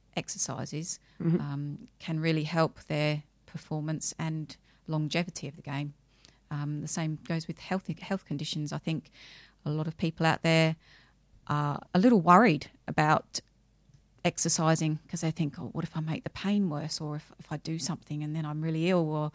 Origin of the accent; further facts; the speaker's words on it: Australia; also born or lived in England; as you can probably detect from the accent, I grew up in Australia after we moved there when I was just one.